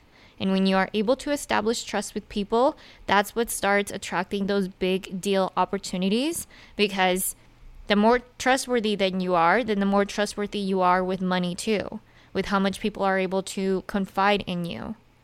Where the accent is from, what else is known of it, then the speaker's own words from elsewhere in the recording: Salt Lake City, Utah, United States; because I grew up in Utah and Salt Lake.